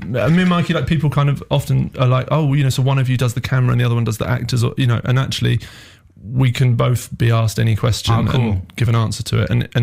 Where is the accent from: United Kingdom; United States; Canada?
United Kingdom; London; I'm from London, so is Mikey